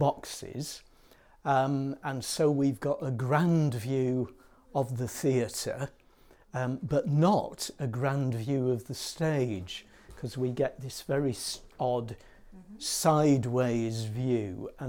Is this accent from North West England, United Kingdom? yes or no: yes; Morecambe, North West England, United Kingdom; when I was growing up in Morecambe, the traditional seaside holiday still ruled the roost.